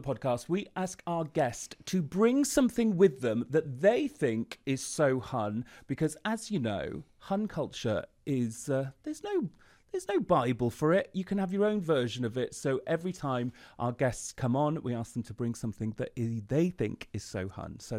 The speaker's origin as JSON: {"language": "English", "region": "Wales", "country": "United Kingdom", "lives_now": "England", "said": "I'm Welsh and I've lived in England for ages"}